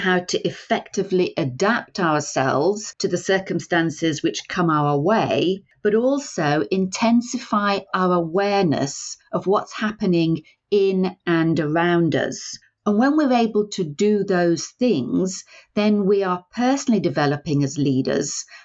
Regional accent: England, United Kingdom; now in Bombay, New Zealand; So we live currently in Bombay in New Zealand, but I'm originally from England. And when we moved to New Zealand 10 years ago

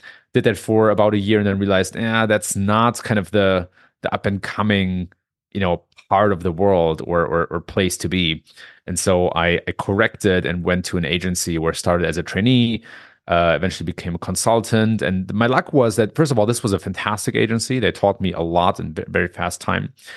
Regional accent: Germany; also born or lived in Silicon Valley, United States; now in United States; I was born and raised in Germany. I now live in the States. Spent a lot of time in Silicon Valley. Now live in a small, tiny town in Michigan that most people never have heard of.

